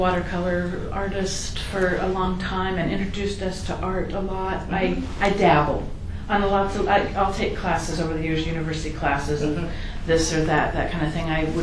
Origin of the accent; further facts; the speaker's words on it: Portland, Oregon, United States; also born or lived in Alaska; I grew up in the Portland, Milwaukee area, and. We used to go to the beach, and my fondest dream in my life was to live at the beach and live on the Oregon coast.